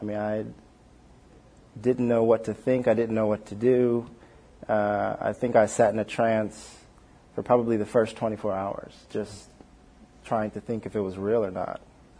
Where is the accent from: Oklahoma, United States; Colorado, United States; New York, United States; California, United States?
California, United States; So I grew up in California. My mother's family is Jewish. My father's family is African-American and Christian.